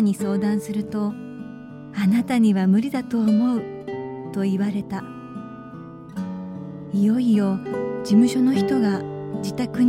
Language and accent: Japanese; Kagoshima, Japan; 生まれ育った鹿児島の自然はどんな時もふわっと